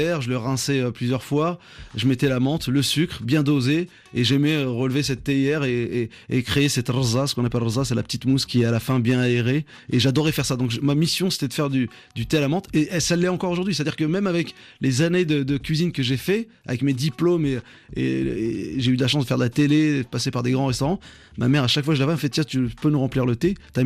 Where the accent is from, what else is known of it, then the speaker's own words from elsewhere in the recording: France; Je suis français, j'ai grandi en France.